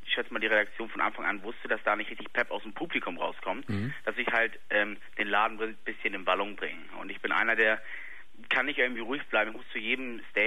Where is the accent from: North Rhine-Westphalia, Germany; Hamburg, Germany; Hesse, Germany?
Hamburg, Germany; das da halt alles Disziplin, also immer mit Disziplin ablief, im Gegensatz zu anderen Schulen hier bei uns in Hamburg.